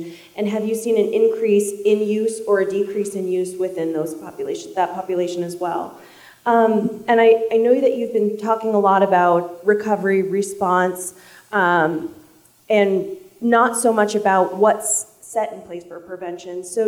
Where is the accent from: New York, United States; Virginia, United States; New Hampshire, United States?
New Hampshire, United States; Nashua; from Nashua. I'm a New Hampshire educator